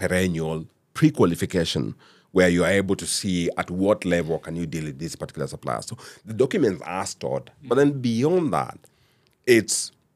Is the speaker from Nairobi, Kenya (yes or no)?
no; Nakuru, Nakuru County, Kenya; But I was born in Nakuru, and it's not the nicest place to be. It's sandy as F. And I went to high school in Nakuru as well.